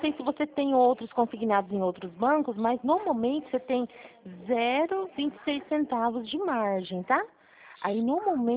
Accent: São Paulo, Brazil; dizem que eu sou paulista, porque paulistana é, paulistana é quem mora em São Paulo, capital, né? Não é assim que falam? E eu sou paulista.

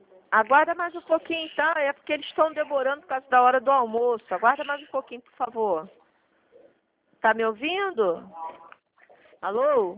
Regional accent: Rio de Janeiro, Brazil; Eu sou de Jacarepaguá.

